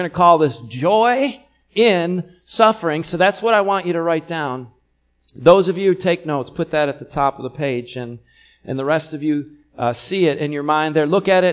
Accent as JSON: {"language": "English", "region": "New York", "country": "United States", "said": "And, you know, I'm from Western New York, where fall is a thing."}